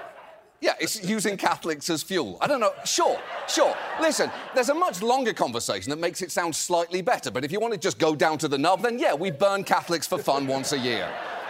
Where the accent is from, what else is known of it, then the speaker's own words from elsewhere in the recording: England, United Kingdom; when I was growing up in England